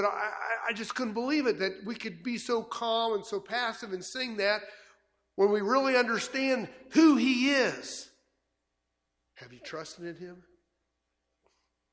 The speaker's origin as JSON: {"language": "English", "country": "United States", "tie": "born or raised there", "said": "I grew up in America, and I grew up in a home that celebrated Christmas."}